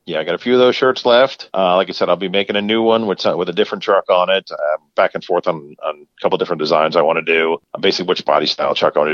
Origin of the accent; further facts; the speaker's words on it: Florida, United States; born and raised in Florida, Florida native here.